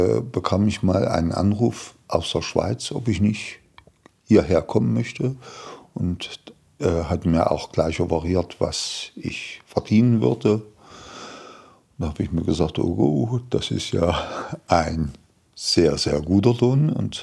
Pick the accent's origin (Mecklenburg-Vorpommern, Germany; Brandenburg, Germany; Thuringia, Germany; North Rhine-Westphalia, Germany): Thuringia, Germany; Erfurt; Also jetzt wird es 71. Ja, schon ein gutes Alter. Groß geworden bin ich in Erfurt. Das ist die Hauptstadt von Thüringen.